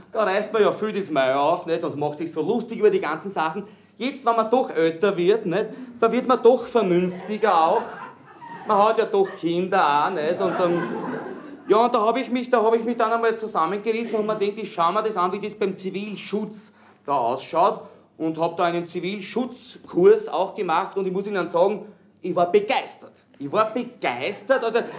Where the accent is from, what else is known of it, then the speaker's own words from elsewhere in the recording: Austria; Und wir bemühen uns natürlich auch bei uns in Österreich verteidigungsmäßig.